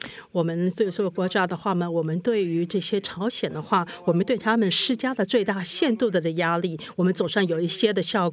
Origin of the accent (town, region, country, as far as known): United States